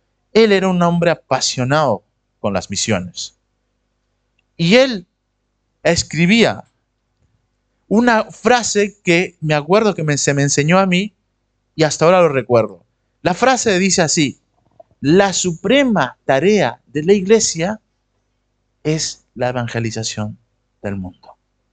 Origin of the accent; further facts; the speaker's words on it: Peru; yo soy de Perú, vengo de una iglesia, una cadena de iglesias que fue evangelizada en Perú